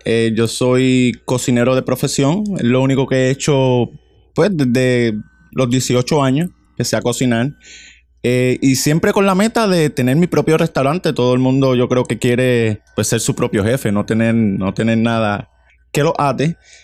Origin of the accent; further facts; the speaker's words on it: Puerto Rico; siempre con las ganas de volver a Puerto Rico, volver a mi tierra, volver y poder crear lo que hoy día es